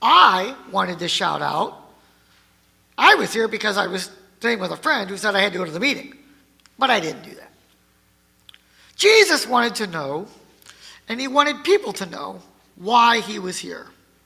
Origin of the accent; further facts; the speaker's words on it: Indiana, United States; When I was growing up in Indiana, my dad served churches in very small towns, surrounded by farmland.